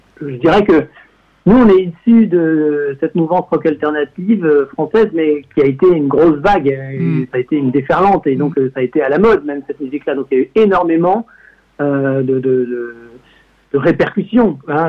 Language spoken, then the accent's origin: French; Plédran, Brittany, France; moi je suis de Plédran à côté de Saint-Brieuc à la base